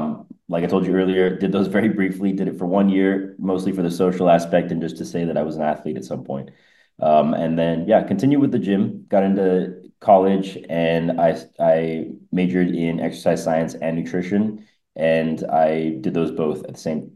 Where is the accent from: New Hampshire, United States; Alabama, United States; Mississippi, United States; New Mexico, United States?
New Mexico, United States; moved away as an adult; now in Montreal, Canada; So I'm originally from New Mexico. So I got my degree in New Mexico. I moved to Montreal